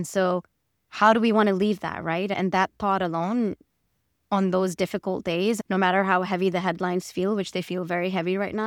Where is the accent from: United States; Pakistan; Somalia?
Pakistan; I grew up in Pakistan. I'm one of five daughters.